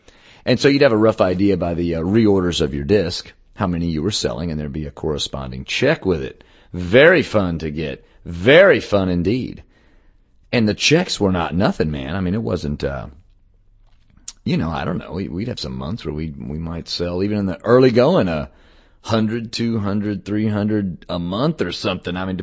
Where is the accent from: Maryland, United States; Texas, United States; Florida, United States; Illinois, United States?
Texas, United States; Dallas; So good to be back in my hometown of Dallas to play a show.